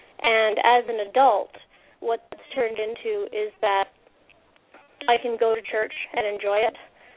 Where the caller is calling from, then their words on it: British Columbia, Canada; I am in British Columbia. This is true.